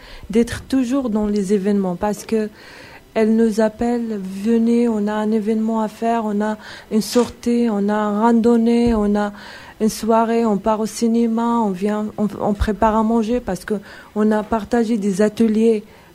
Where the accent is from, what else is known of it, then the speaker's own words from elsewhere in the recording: Morocco; French is a second language; now in France; je suis marocaine. Ça fait 2 ans que je suis ici en France, 2 ans et demi pour le moment.